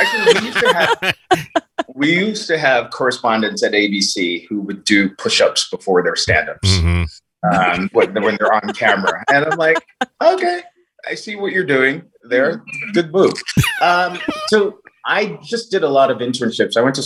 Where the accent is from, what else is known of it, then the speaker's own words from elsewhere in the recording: Belize; moved away; I grew up in Belize in Central America, and we didn't have TVs when I was growing up at all.